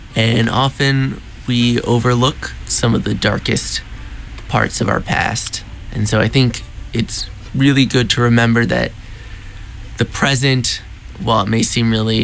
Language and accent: English; Richmond, Virginia, United States; now in San Diego, United States; I grew up in Richmond, Virginia. So a very different place, very different culture also from San Diego.